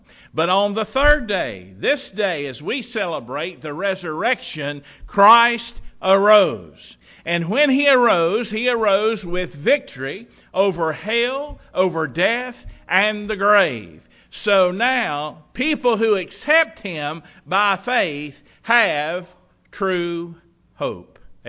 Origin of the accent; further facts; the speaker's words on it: United States; I know I'm an American, so I don't have to hope to be an American. I am an American, right? I live here. I'm an American.